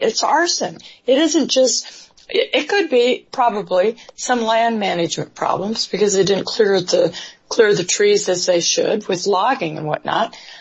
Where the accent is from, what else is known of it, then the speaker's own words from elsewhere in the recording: Sacramento, California, United States; Which breaks my heart, because I grew up in Sacramento, as you did.